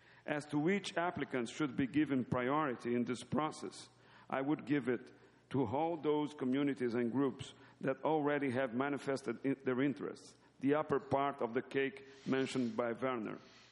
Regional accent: Brazil; I'm from Brazil. I represent the ISP community there.

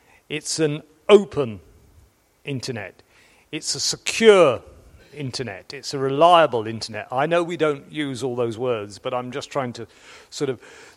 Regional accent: London, United Kingdom; I am actually a Londoner myself. I don't know what a Londoner really means, but I sort of grew up. I went to university here, and I worked here for a number of years.

